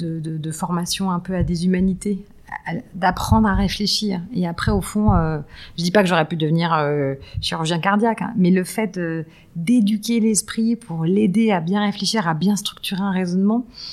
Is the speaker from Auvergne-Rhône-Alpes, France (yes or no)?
no; Île-de-France, France; J'ai grandi en banlieue nord, avec un papa ingénieur, une maman prof de lettres.